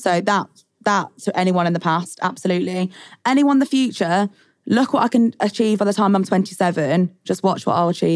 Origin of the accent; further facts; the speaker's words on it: Birmingham, West Midlands, United Kingdom; accent: Birmingham; I'm a very proud Brummie, but whether it's because the school I went to and I was the most Brummie in my class by far, I have toned down my Birmingham accent subconsciously.